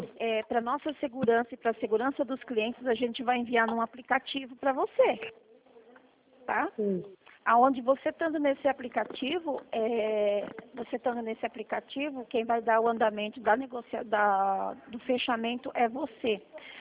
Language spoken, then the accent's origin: Portuguese; Registro, São Paulo, Brazil; eu sou de cidade humilde, né? Então, eu sou acostumada com pessoas. Eu sou de Registro, Vale do Ribeira. Agora que eu tô mudando pra cá.